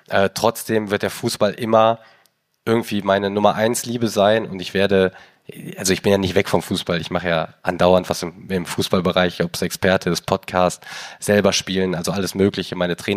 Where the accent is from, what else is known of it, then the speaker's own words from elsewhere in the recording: Germany; Also wir als Deutsche